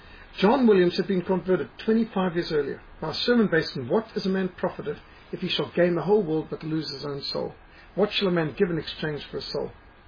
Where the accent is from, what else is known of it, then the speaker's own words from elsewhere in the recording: Bulawayo, Zimbabwe; amongst whom I grew up in Bulawayo.